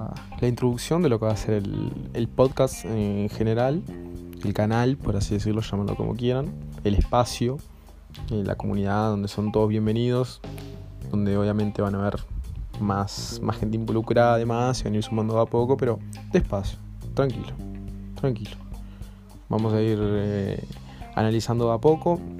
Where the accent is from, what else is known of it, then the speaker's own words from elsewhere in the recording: Uruguay; para los que no sepan, soy de Uruguay.